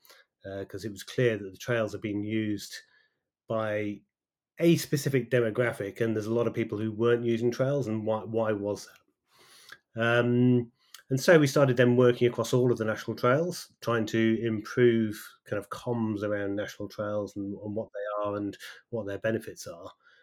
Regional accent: England, United Kingdom; I was brought up in North Pennines

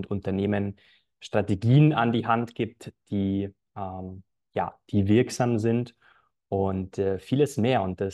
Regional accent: Bavaria, Germany; also born or lived in Munich; now in Vienna, Austria; Ich komme nicht aus Wien. Ich lebe seit einem Jahr in Wien. Ich komme aus Bayern tatsächlich. Also um es genau zu nennen, aus dem Allgäu. Und habe viele Jahre auch in München gelebt.

